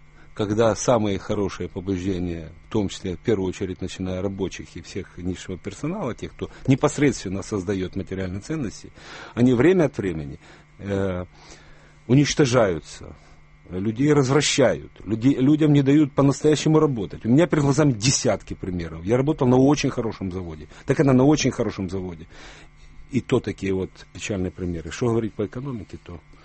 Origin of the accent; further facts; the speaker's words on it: Mykolaiv, Mykolaiv Oblast, Ukraine; в Николаеве оно стоило в моем родном городе 5 рублей